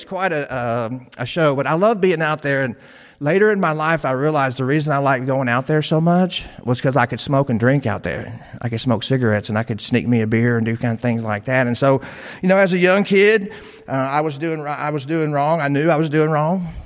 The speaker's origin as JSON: {"language": "English", "town": "Joplin", "region": "Missouri", "country": "United States", "tie": "born or raised there", "said": "When I was homeless in my hometown, right at that same time, I would walk through parking lots in my hometown of Joplin, Missouri. I would walk through parking lots. Now, this is where I went to high school at."}